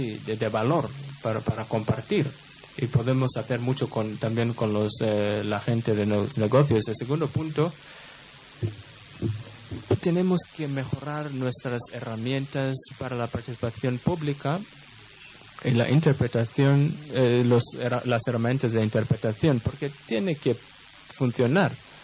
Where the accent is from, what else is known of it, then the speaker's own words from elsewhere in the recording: France; Spanish is a second language; Porque consideramos a veces, en mi país, por ejemplo, Francia, que el acceso no es un problema